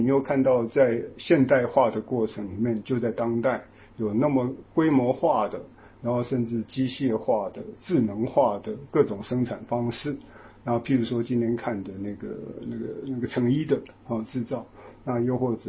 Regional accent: Taiwan; 对于我这一辈的从小在台湾接受那种历史教育的人来说

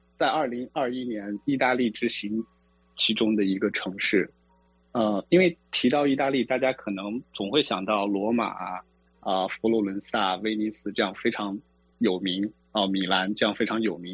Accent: Inner Mongolia, China; moved away as an adult; also born or lived in Los Angeles; now in Seattle, United States; 我出生于内蒙古，是一个地道的土生土长的蒙古汉子。2022年是我来美国的第11年，在之前的10年我一直在洛杉矶学习生活和工作。

